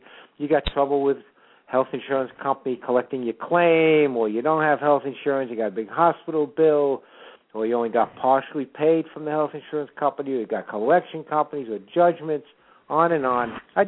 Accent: Brooklyn, New York, United States; No, New York. Originated in Brooklyn. I'm a New York guy.

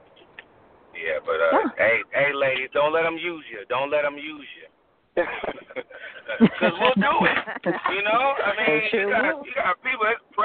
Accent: New Jersey, United States; now in South Carolina, United States; Yeah, they everywhere though. I'm from Jersey.

